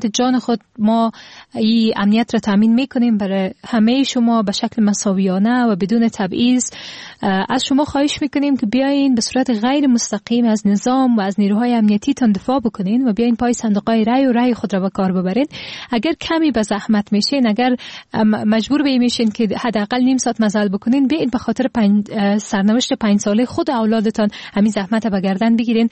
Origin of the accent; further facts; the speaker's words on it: Afghanistan; همه ما میتونیم به عنوان یک افغان